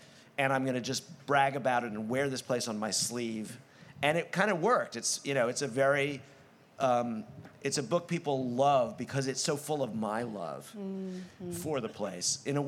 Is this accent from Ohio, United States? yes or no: no; Brooklyn, New York, United States; now in California, United States; It's power over me or inside me that I was from Brooklyn. It was something I first wanted to cast off or deny in a way. I ran away. Mm. I ran away to California